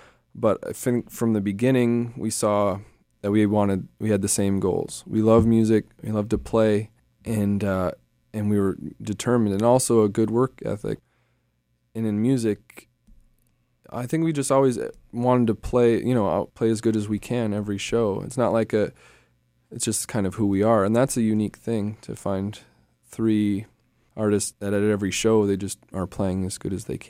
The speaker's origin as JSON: {"language": "English", "town": "Cloquet", "region": "Minnesota", "country": "United States", "said": "we're from Cloquet, like we all went to the same high school"}